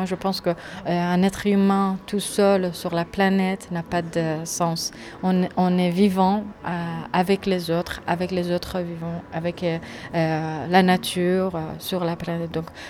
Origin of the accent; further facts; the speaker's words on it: Iran; Je suis une artiste iranienne, du coup, je viens d'Iran.